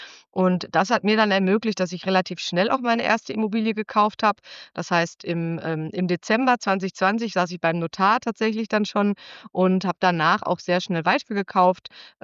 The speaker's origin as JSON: {"language": "German", "region": "North Rhine-Westphalia", "country": "Germany", "tie": "born or raised there", "also_born_or_lived": "Cologne", "said": "ich komme aus dem Ruhrgebiet, also ich wohne in Gelsenkirchen, bin hier im Kreis Recklinghausen auch aufgewachsen, hatte einen kurzen Abstecher in Köln, aber bin jetzt mittlerweile auch wieder hier im Ruhrgebiet gelandet"}